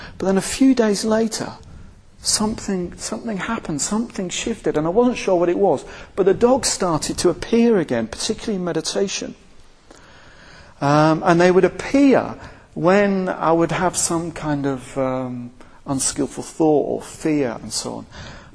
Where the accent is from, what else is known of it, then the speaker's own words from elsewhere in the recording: Wigan, North West England, United Kingdom; Yeah, I grew up in Wigan